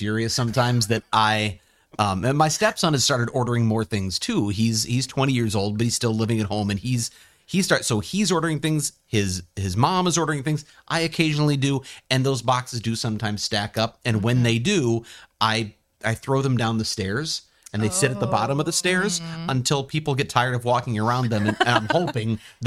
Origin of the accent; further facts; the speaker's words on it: St. Louis, Missouri, United States; My parents raised me. We go to the game. I grew up in St. Louis.